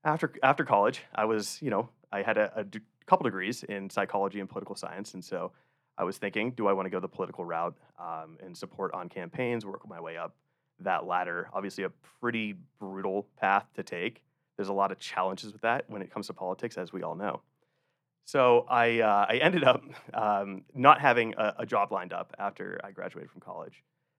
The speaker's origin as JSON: {"language": "English", "region": "Pennsylvania", "country": "United States", "tie": "born or raised there", "said": "I grew up in Pennsylvania, so northwestern PA, just south of Erie, north of Pittsburgh. Went to Penn State, so I was very much a PA boy through and through."}